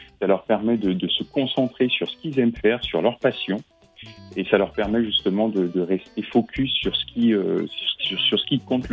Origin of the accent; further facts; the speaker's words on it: Burkina Faso; Donc, moi, j'ai passé mon enfance au Burkina, j'ai grandi au Burkina.